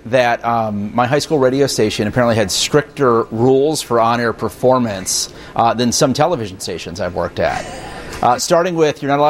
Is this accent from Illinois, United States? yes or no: yes; Homewood, Illinois, United States; Of course, born and raised in Homewood, you went to Aurelio's at least 9 nights a week.